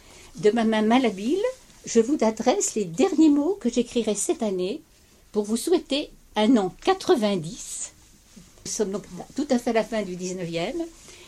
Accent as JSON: {"language": "French", "town": "Cherbourg", "region": "Normandy", "country": "France", "said": "je suis originaire du Nord Cotentin, de Cherbourg"}